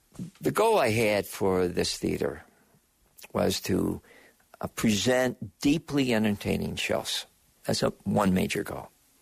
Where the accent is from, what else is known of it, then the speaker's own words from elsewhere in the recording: Auburn, New York, United States; now in West Virginia, United States; I'm from Auburn, New York, near Syracuse, near Skinny Atlas, New York